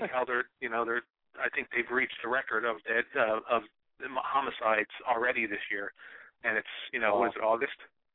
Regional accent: Trenton, New Jersey, United States; now in Orlando, United States; I'm actually from Trenton, New Jersey. I live in Orlando now, in Orlando, Florida.

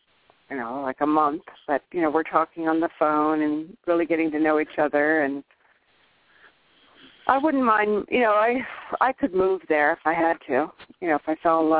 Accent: California, United States; I'm from California.

